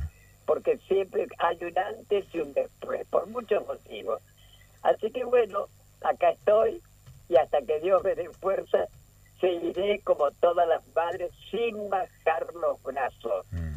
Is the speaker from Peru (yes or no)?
no; Paraná, Entre Ríos, Argentina; moved away; Paraná, que es mi patria chica, porque